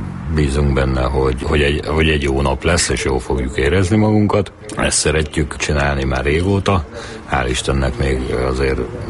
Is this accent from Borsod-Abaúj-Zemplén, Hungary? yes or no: no; Bogád, Baranya, Hungary; én egy Pécs mellett egy faluban nőttem fel, Bogárdon, ahol koriban szerintem ilyen 900 környékén most is talán ezren alaknak a faluba, tehát egy kis falu.